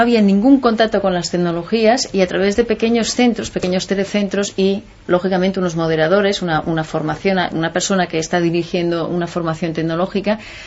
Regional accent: Catalonia, Spain; born there; todos nosotros que somos 6 hermanos somos catalanes de nacimiento, ¿no? Entonces de habla materna. De habla catalana de adopción por la escuela, etcétera, y bueno, de Sevilla, de Andalucía.

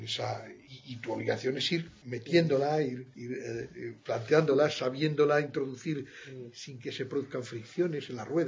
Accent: Madrid, Community of Madrid, Spain; born there; por mi vinculación al norte de España, del cual pues toda mi familia viene de ahí, aunque yo nací aquí en Madrid, pero bueno, enseguida hemos estado, tengo padres cántabros, madres santanderina

